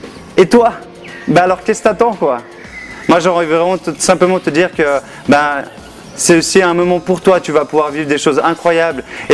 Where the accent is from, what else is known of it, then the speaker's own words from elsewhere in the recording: Geneva, Switzerland; je viens de Genève